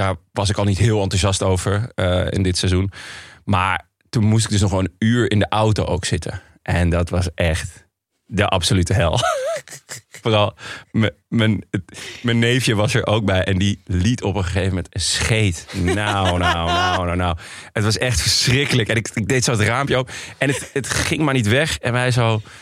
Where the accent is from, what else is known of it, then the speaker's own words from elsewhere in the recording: Netherlands; wij wilden gewoon even een broodje eten als echte Hollanders.